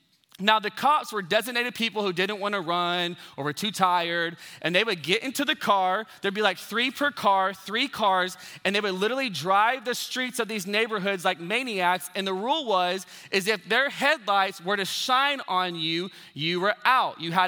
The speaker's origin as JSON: {"language": "English", "town": "Dallas", "region": "Texas", "country": "United States", "said": "If we haven't met, I come from Dallas, Texas."}